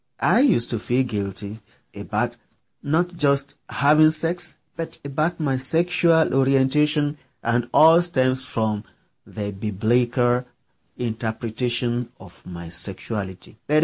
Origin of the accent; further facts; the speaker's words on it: Nigeria; English is a second language; now in United States; I'm a Nigerian gay man resident in United States of America.